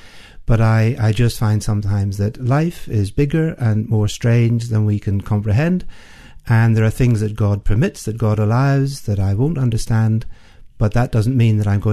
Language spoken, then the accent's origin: English; Belfast, Northern Ireland, United Kingdom; accent: Belfast; Well, my origins, as my accent will quickly tell you, are from Belfast.